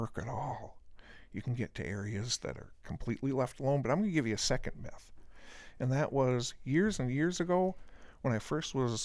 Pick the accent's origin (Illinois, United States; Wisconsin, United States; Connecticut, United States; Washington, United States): Wisconsin, United States; I grew up in Wisconsin, was born and raised in Wisconsin my whole life.